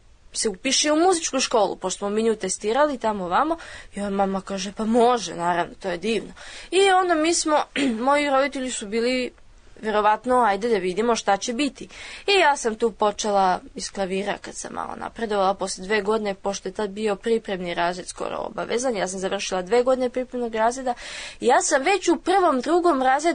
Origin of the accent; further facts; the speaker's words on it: Belgrade, City of Belgrade, Serbia; born there; Rođena sam u Beogradu 2002. godine, 30. oktobra